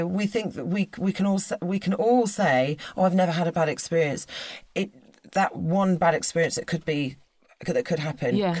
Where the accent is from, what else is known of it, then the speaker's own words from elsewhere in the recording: Exeter, South West England, United Kingdom; I was from Exeter. I had a nightclub there that I wanted a little nest egg for the kids.